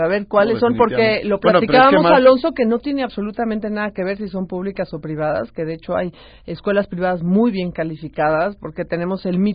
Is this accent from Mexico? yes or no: yes; Mexico; para realmente que mejoremos como mexicanos, tenemos que apostarle a la educación.